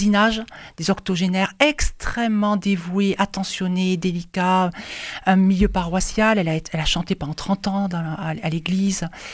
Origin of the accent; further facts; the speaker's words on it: Toulouse, Occitanie, France; je suis toulousaine pour les Ibocagne et Cagne, Saint-Sernin, Fermat.